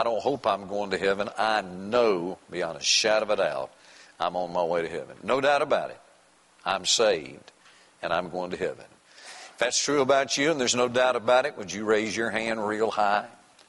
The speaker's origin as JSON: {"language": "English", "town": "Greensboro", "region": "North Carolina", "country": "United States", "tie": "born or raised there", "said": "I heard that downtown in my hometown in Greensboro, North Carolina, they were going to bombard the King Cotton Hotel."}